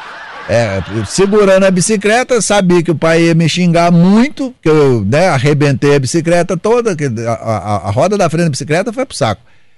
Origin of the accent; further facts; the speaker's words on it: Lavras, Minas Gerais, Brazil; Isso lá, quando eu era menino, lá em Lavras ainda, lá no sul de Minas.